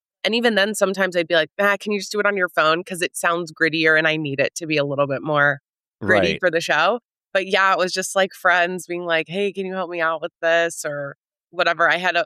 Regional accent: West Virginia, United States; And so growing up in West Virginia, there is no film school. There's no template.

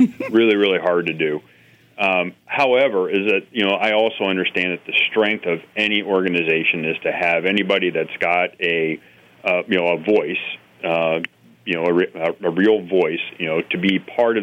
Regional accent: Ohio, United States; I grew up in Northeast Ohio.

